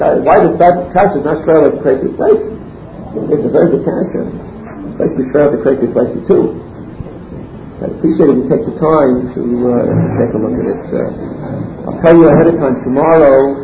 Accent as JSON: {"language": "English", "town": "Manhattan", "region": "New York", "country": "United States", "said": "I'm from Manhattan, but I hope to be here in time."}